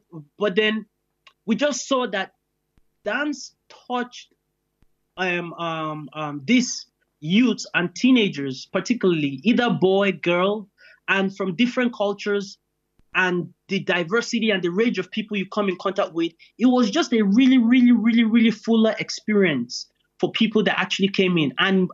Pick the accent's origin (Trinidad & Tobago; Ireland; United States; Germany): Ireland; also born or lived in Nigeria; I stem across, I would say, three cultures. So obviously my where I was born, Nigeria, and I grew up in Ireland